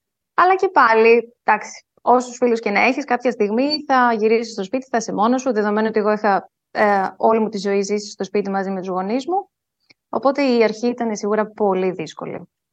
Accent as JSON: {"language": "Greek", "town": "Thessaloniki", "region": "Central Macedonia", "country": "Greece", "tie": "born or raised there", "said": "Ναι, γεννήθηκα και μεγάλωσα στην Θεσσαλονίκη. Στη Θεσσαλονίκη σπούδασα, στο Αριστοτέλειο Πανεπιστήμιο."}